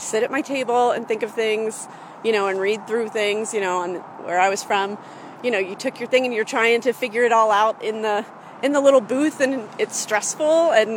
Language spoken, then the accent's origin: English; East Coast, United States; I came from the East Coast where we didn't have this option.